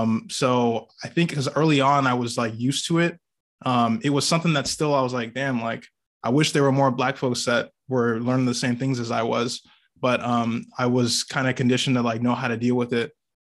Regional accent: United States; born there; My background, so both my parents are Nigerian, and I was born in the States.

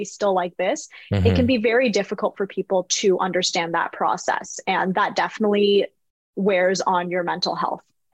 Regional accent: Canada; clearly I'm from Canada.

